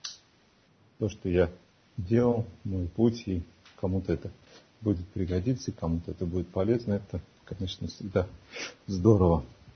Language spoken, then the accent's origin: Russian; Saint Petersburg, Russia; Я сам из Петербурга, из Ленинграда.